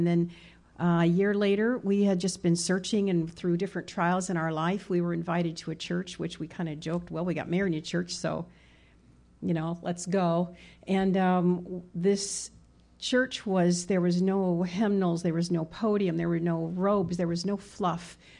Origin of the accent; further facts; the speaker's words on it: South Bend, Indiana, United States; moved away as an adult; also born or lived in San Diego; Well, I grew up in South Bend, Indiana, by Notre Dame